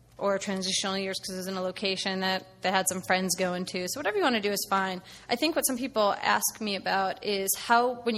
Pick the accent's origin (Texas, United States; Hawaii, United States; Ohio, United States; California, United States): Ohio, United States; I'm from Ohio, so I applied to like an Ohio State prelim year and some other one in Cleveland